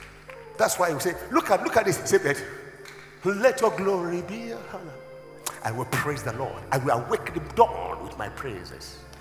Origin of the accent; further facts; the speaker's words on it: Nigeria; I have no regret that I'm a man. I have no regret that I'm a Nigerian.